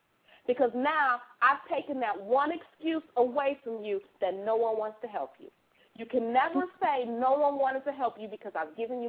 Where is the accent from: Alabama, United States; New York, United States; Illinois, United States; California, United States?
Illinois, United States; Chicago; definitely a lot of people in my hometown of Chicago, but I span through all 50 states.